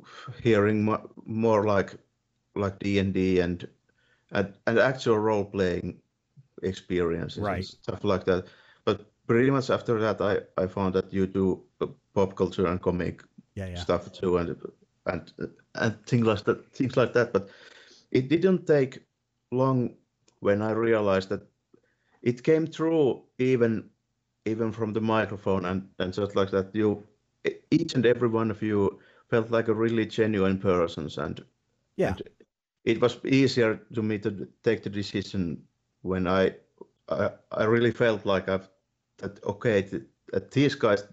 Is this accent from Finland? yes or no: yes; Finland; English is a second language; I'm from Finland